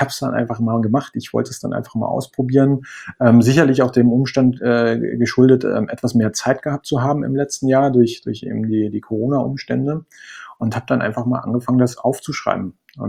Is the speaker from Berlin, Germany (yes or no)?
yes; Berlin, Germany; moved away as an adult; now in Spain; Ich komme ursprünglich aus Berlin, bin aber vor anderthalb Jahren nach Spanien gezogen.